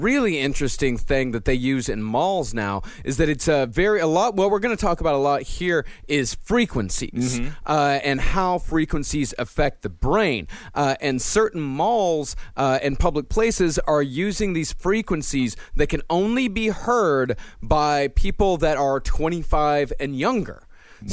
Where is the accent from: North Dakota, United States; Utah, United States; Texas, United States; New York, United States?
Texas, United States; I grew up in Texas.